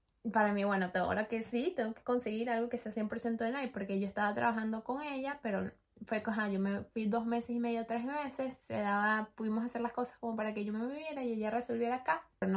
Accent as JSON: {"language": "Spanish", "country": "Venezuela", "moved": "yes", "said": "cuando yo emigré de Venezuela, o sea, cuando me vine de bien a Venezuela, mi familia se vino conmigo"}